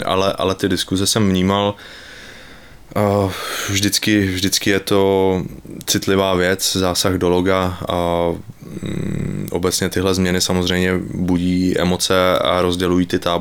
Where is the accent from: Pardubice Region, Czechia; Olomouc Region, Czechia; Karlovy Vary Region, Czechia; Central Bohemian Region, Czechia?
Pardubice Region, Czechia; Pardubice; also born or lived in Prague; já jsem sice rodák z Pardubic a vyrostl jsem tady, ale 10 let jsem žil v Praze